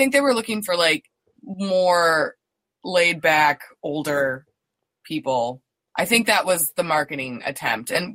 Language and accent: English; Chicago, Illinois, United States; Like, I've been here forever. I feel like it's ingrained in my personality. Like, I am a Chicagoan.